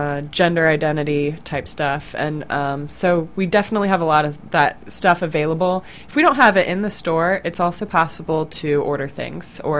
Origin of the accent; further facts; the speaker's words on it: Columbus, Ohio, United States; You know, I'm from Columbus. I've lived here for such a long time. I remember going to ComFest when I was in high school